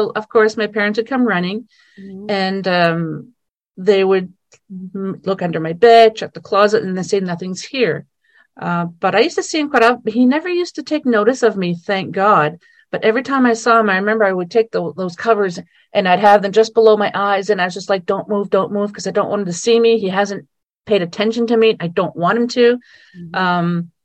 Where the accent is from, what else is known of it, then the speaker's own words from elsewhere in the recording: New Brunswick, Canada; Well, first of all, I am in the Ottawa Valley in Ontario, Canada, and I was born and raised in New Brunswick on the East Coast.